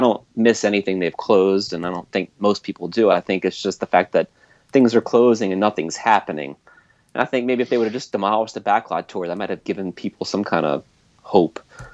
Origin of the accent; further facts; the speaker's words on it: Louisiana, United States; I'm from the Swamp People state.